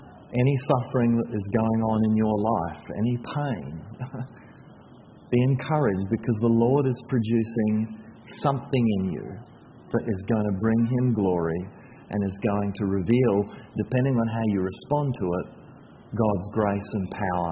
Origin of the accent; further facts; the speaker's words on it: Indonesia; growing up in Indonesia, we didn't have fridges